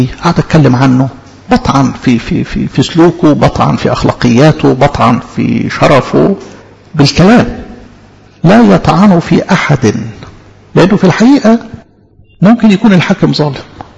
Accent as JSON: {"language": "Arabic", "country": "Egypt", "said": "اظن احنا كمصريين بقى عندنا خبرة نعمل دراسات في الموضوع ده"}